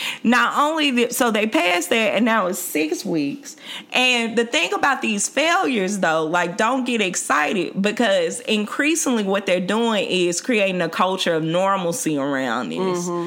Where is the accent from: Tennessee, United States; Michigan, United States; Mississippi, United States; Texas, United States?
Mississippi, United States; I'm from Mississippi.